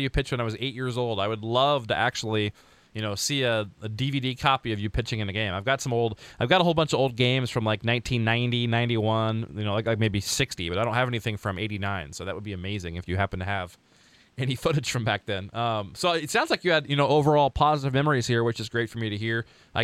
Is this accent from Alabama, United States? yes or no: no; Lincoln, Nebraska, United States; I grew up going to games there. I grew up in Lincoln, Nebraska, which is like 45 minutes away.